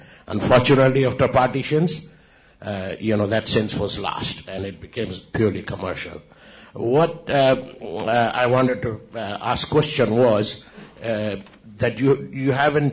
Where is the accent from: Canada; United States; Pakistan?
Pakistan; Hyderabad, Sindh; I have lived myself in Karachi for 2 years. I come from Sindh province. Actually, I was brought up in the city of Hyderabad, which is about 100 kilometers.